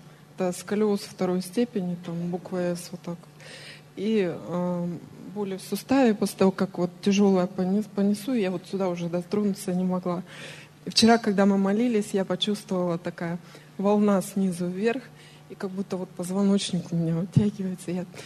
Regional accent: Barnaul, Altai Krai, Russia; Я из Барнаула

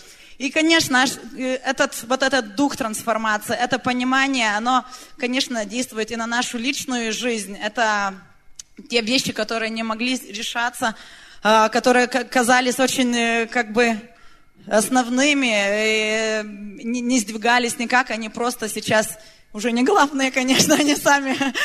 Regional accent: Lithuania; мы из Литвы, тут католическая страна, очень консервативная страна, и наш город, это такой самый такой литовский, самый консервативный из всех городов Литвы.

